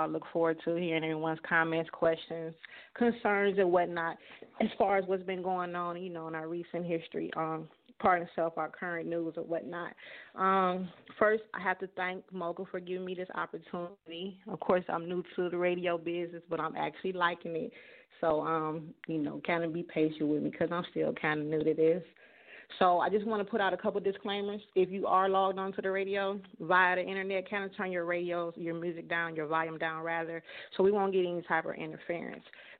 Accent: Cleveland, Ohio, United States; even in my city, I'm from Cleveland, Ohio, in our city, even within the last week, we've had at least 25 shootings.

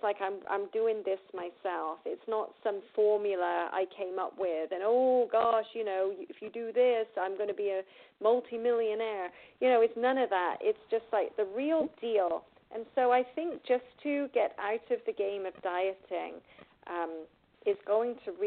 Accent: England, United Kingdom; now in United States; I became a U.S. citizen, but I'm still, you know, I have dual citizenship in England. Yes, I'm from England.

